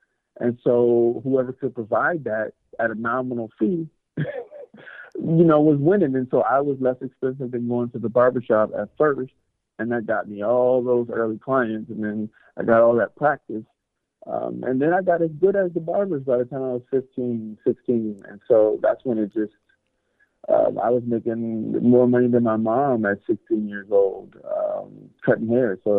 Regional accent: Mississippi, United States; born there; also born or lived in Minneapolis, Minnesota; I was born in Mississippi in the late 70s, and I always describe Mississippi as my little African village

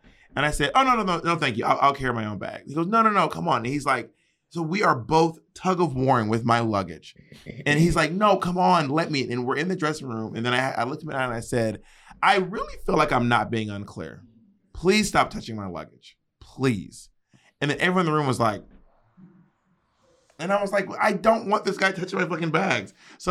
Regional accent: Atlanta, Georgia, United States; I'm from Atlanta.

